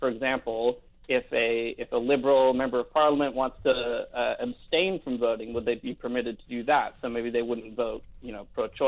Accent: United States; now in Canada; I'm originally American myself. So I've lived here about 5 years now.

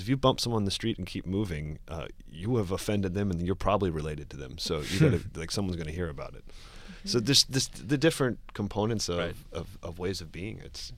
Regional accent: Cincinnati, Ohio, United States; now in New York, United States; I'm from the Midwest. I grew up in Cincinnati, Ohio. I also love the concept of the Midwest.

